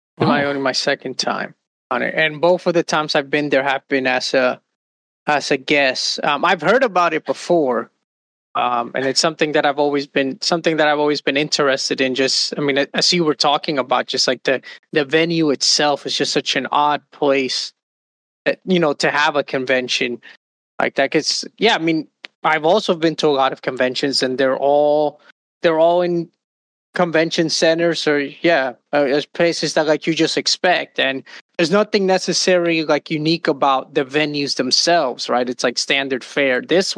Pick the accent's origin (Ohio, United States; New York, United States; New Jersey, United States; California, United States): New York, United States; New York City; I'm not, you know, I'm a New Yorker from the city.